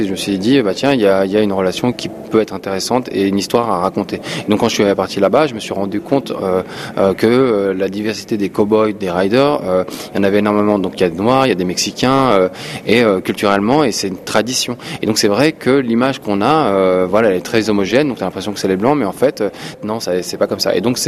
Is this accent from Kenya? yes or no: no; France; je suis à la fois algérien, je suis à la fois français